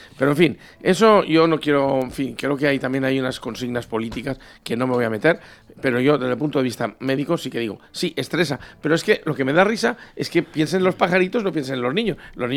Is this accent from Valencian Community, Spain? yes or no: yes; Valencian Community, Spain; Según eso, pues somos unos bárbaros los valencianos